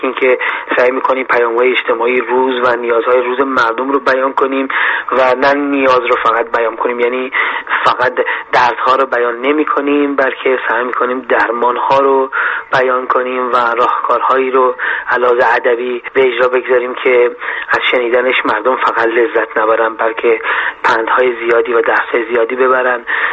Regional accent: Iran; به عنوان یک ایرانی که خب در زمینه ادبیات و موسیقی تلاش میکنه،

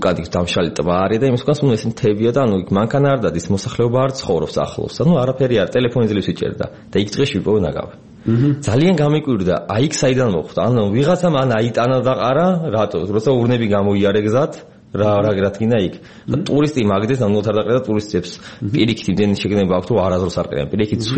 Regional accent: Tbilisi, Georgia; born there; თბილისი ჩემია, აქ დაბადებული ვარ, ჩვენი ეს თბილისი და იგივე ჩემი სახლია

